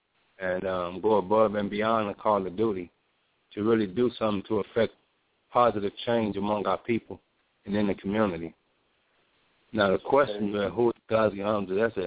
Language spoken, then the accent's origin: English; St. Louis, Missouri, United States; moved away as an adult; now in Phoenix, United States; I'm originally from St. Louis, grew up St. Louis, East St. Louis, but now I'm here in Phoenix, Arizona. Been here for the last seven-plus years, and it's been an interesting journey.